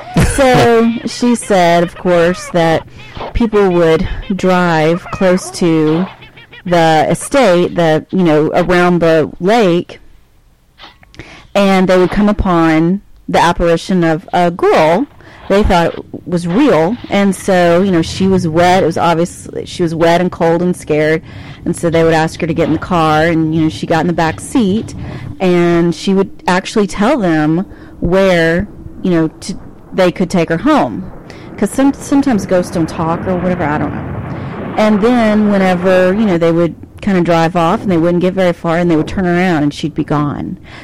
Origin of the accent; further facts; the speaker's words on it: Dallas, Texas, United States; also born or lived in Oak Cliff; And we grew up in Oak Cliff, but my aunt lived in North Dallas close to White Rock Lake, and that is where my parents live now.